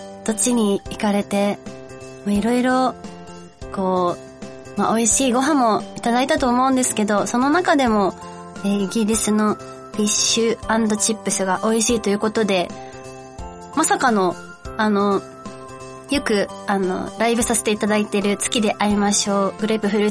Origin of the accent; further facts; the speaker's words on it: Yokosuka, Kanagawa, Japan; 私の出身は神奈川県の横須賀です。